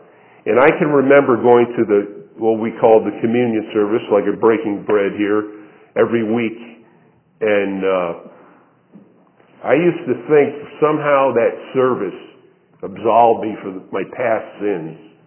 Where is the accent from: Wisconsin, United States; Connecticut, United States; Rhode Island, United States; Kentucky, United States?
Connecticut, United States; Danbury; born there; I was born in Danbury Hospital on April 7th, 1951.